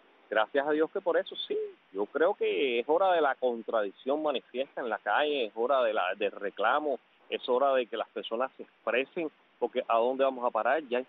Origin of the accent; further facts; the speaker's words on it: Cuba; nosotros que somos cubanos